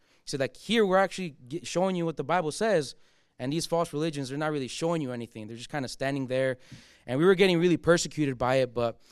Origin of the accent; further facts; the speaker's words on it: Mexico; now in Chicago, United States; I came all the way from Chicago, and I was really happy that he presented this opportunity for me. I'm Mexican, and I have a big burden for Mexico